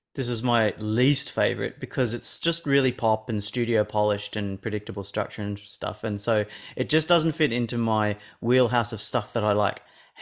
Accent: Australia; Which as an Aussie, like, that's totally and instantly recognizable.

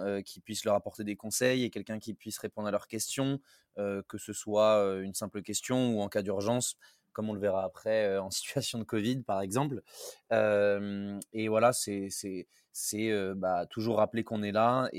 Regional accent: Lille, Hauts-de-France, France; Un deuxième ch'ti du coup … j'ai 26 ans, je viens de Lille aussi

